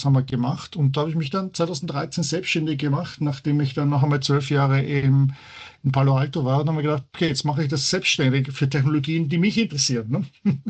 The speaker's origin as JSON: {"language": "German", "region": "Vienna", "country": "Austria", "tie": "born or raised there", "lives_now": "Heidelberg, Germany"}